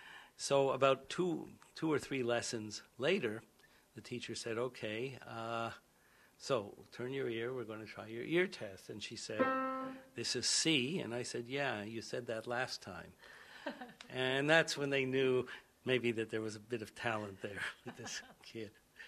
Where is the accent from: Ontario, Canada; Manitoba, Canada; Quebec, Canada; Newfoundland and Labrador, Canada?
Quebec, Canada; Montreal; I was brought up in Montreal, and at that time, for many people, automatically went to McGill